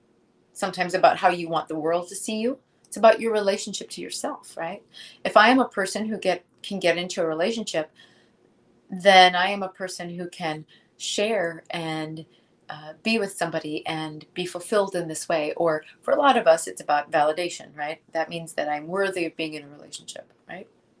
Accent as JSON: {"language": "English", "region": "Minnesota", "country": "United States", "said": "I can't believe that about myself because, y'all, I'm from Minnesota. We are known as the most passive-aggressive people on the planet, right?"}